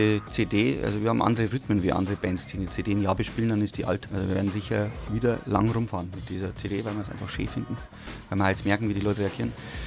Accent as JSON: {"language": "German", "town": "Munich", "region": "Bavaria", "country": "Germany", "tie": "born or raised there", "said": "Also gerade in meiner Heimatstadt München ist das schwierig geworden."}